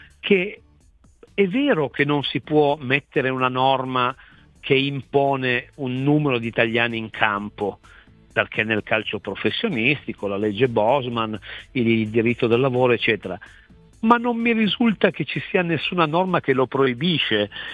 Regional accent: Turin, Piedmont, Italy; te lo dico da torinese

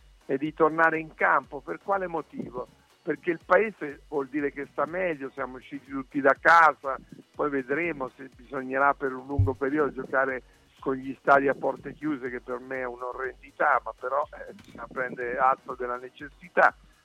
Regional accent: Gubbio, Umbria, Italy; born there; Io però sono nato a Gubbio

